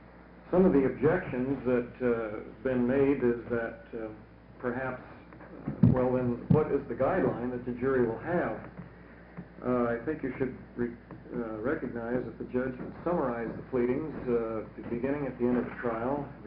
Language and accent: English; The Dalles, Oregon, United States; I'm from the Dalles.